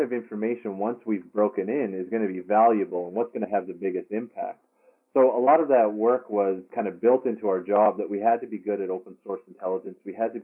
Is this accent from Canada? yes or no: yes; Canada; accent: Canadian; You can decipher my Canadian accent, which is good.